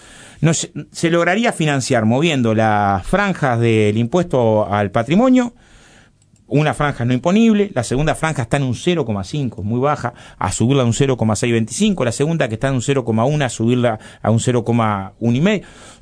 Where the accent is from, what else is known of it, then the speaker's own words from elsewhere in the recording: Villa Felicidad, Uruguay; born there; nací en Villa Felicidad y tenía que hacer 5 kilómetros a pie hasta el liceo porque no teníamos boleto estudiantil.